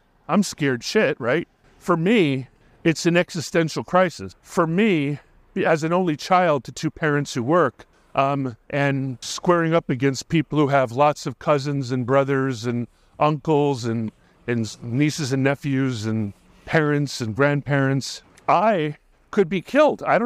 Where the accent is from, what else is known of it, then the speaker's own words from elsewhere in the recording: Hawaii, United States; So I grew up in Hawaii, and I was kind of a chubby white kid. And in Hawaii, we're called Haoles.